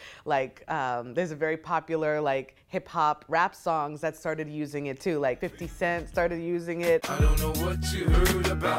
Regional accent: St. Croix, U.S. Virgin Islands; I was born and raised in St. Croix in the U.S. Virgin Islands.

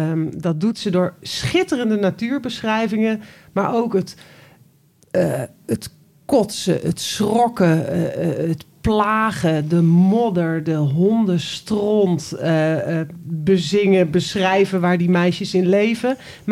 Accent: Den Dolder, Utrecht, Netherlands; In Den Dolder, waar ik ben opgegroeid, een dorpje in de buurt van Utrecht

